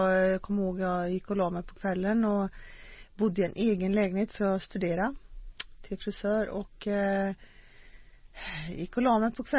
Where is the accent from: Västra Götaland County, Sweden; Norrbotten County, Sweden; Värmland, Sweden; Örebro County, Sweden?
Västra Götaland County, Sweden; Gothenburg; Ja, jag är från Göteborg.